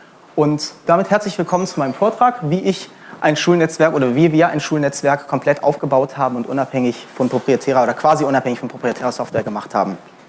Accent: Berlin, Germany; ich komme ursprünglich, oder wir kommen aus Berlin

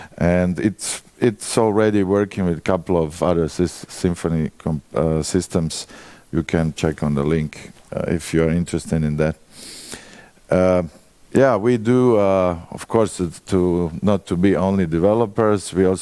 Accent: Croatia; I'm from Croatia.

